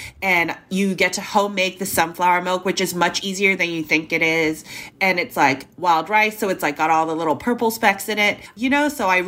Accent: Hong Kong; growing up in Hong Kong

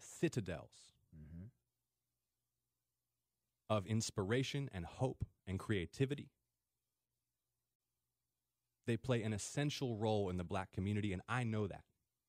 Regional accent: Atlanta, Georgia, United States; I'm from Atlanta.

